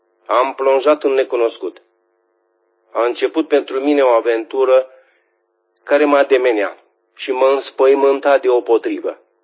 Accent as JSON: {"language": "Romanian", "region": "Oltenia", "country": "Romania", "said": "sunt oltean."}